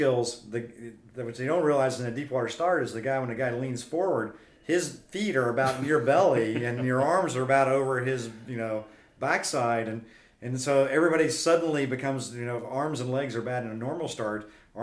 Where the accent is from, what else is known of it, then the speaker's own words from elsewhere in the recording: West Virginia, United States; also born or lived in California; I actually grew up in West Virginia, and I was stationed in the Marine Corps out here in California at El Toro